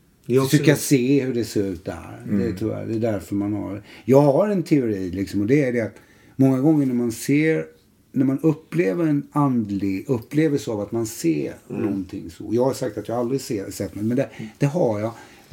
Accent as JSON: {"language": "Swedish", "region": "Jönköping County", "country": "Sweden", "said": "Så jag kommer ju ner från Jönköping, Eksjö, Nässjö och det är ju"}